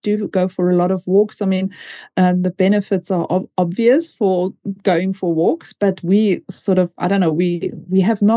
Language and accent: English; South Africa; moved away as an adult; growing up in a foreign country, growing up in South Africa as well. I mean, South Africa was politically quite involved, and it was a completely different time to what it is now when I grew up there.